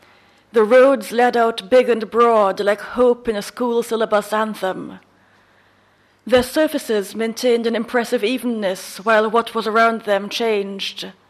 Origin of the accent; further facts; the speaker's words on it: Trinidad & Tobago; born there; I was born in Trinidad in 1973.